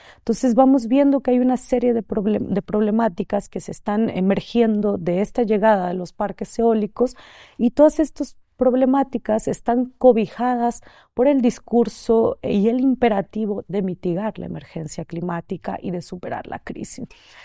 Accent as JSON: {"language": "Spanish", "region": "Oaxaca", "country": "Mexico", "said": "yo vengo del Istmo de Tehuantepec, soy de ahí, soy originaria de ahí, y pues también pertenezco a un colectivo de jóvenes zoques, del pueblo zoque"}